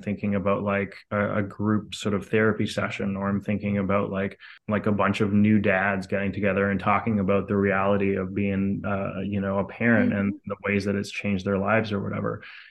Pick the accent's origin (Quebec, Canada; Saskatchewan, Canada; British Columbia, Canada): Quebec, Canada; Montreal; I grew up in Canada in Montreal, which is a very artsy city.